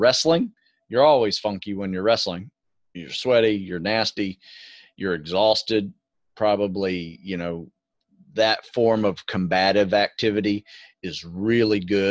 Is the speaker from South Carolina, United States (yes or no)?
no; Florida, United States; Growing up in Florida, it was always hot.